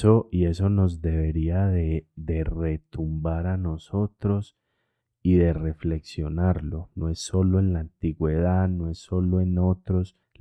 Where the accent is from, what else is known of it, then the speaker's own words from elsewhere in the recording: Colombia; al menos yo como colombiano